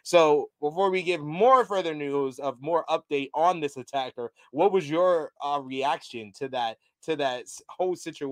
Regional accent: Harlem, New York, United States; now in Bronx, United States; This is me. I'm from Harlem. I live in the Bronx now. I'll claim the Bronx.

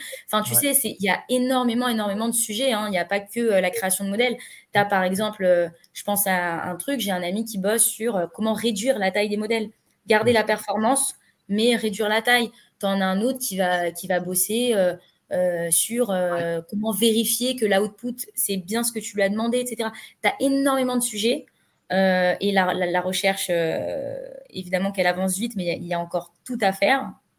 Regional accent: France; moi, en tant que Française

